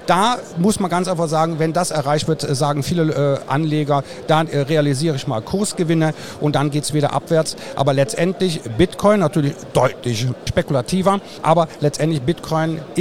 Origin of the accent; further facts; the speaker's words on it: Rhineland, Germany; Ich bin Rheinländer